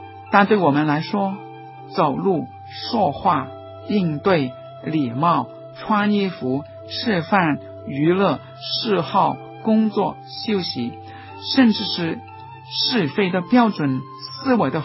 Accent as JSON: {"language": "Chinese", "region": "Guangdong", "country": "China", "said": "我们广东人说是硬颈，脖子很硬"}